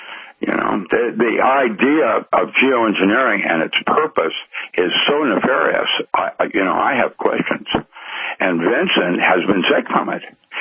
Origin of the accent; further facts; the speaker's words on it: British Columbia, Canada; I grew up in the Okanagans and used to go to your stampedes and things.